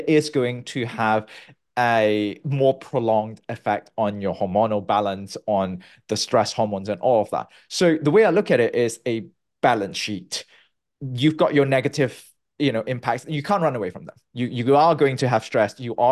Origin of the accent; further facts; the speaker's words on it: Malaysia; moved away as an adult; also born or lived in United Kingdom / United States; I'm originally from Malaysia. Born and bred, and I went to the UK